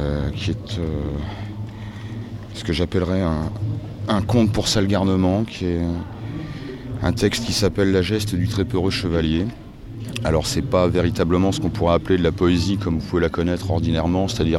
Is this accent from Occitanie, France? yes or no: yes; Occitanie, France; je viens de l'Aveyron, je suis sur Villefranche-de-Rouergue